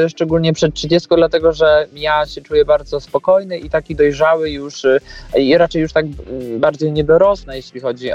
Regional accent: Rzeszów, Subcarpathian Voivodeship, Poland; now in Warsaw, Poland; Jest etap, kiedy przyjechałem z małego miasta do Warszawy, bo to był przez Rzeszowa, pochodzę z Rzeszowa

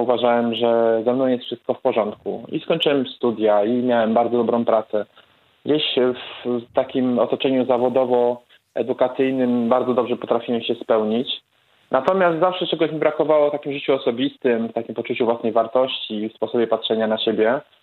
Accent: Wieluń, Łódź Voivodeship, Poland; Ja jestem z Wielunia w województwie łódzkim. Mam 33 lata.

